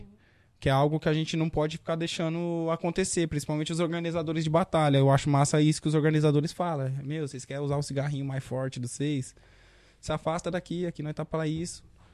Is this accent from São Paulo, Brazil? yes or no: yes; São Paulo, Brazil; É muito fácil eu ser da Zona Leste querer gravar lá no União, porque o União é mais quebrada que a minha quebrada.